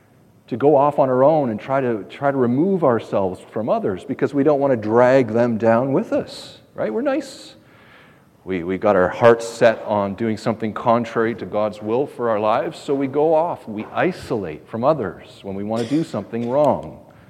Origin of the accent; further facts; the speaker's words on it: Ontario, Canada; Personally, I'm from Ontario, as you know.